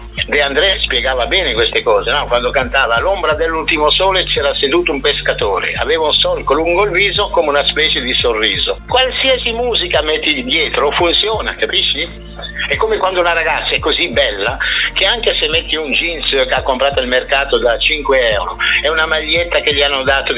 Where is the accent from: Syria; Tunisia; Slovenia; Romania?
Tunisia; born there; Italian is a second language; io sono nato in Tunisia, una cultura anche francese